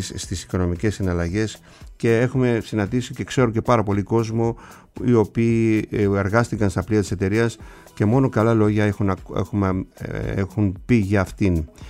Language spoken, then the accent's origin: Greek; Kasos, South Aegean, Greece